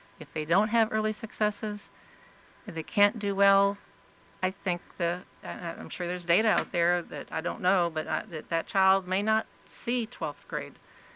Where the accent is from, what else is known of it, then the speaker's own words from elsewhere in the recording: Minnesota, United States; And even though I grew up in Minnesota, it still gets cold here to me.